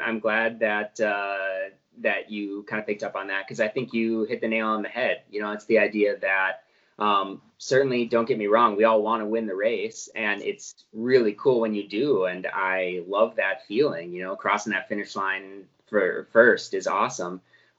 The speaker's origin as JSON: {"language": "English", "town": "Spooner", "region": "Wisconsin", "country": "United States", "said": "I'm from Wisconsin, across the border, Spooner High School."}